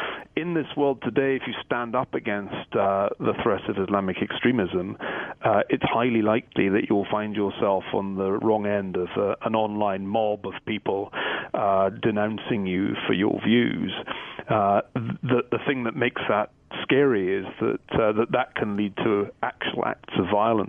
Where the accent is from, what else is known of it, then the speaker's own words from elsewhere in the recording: Glasgow, Scotland, United Kingdom; born there; Born in Glasgow in Scotland in 1964.